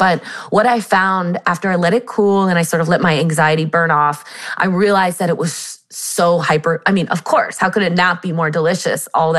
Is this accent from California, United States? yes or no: yes; San Diego, California, United States; Yeah, I grew up in San Diego, California. Both of my parents teach at UC San Diego.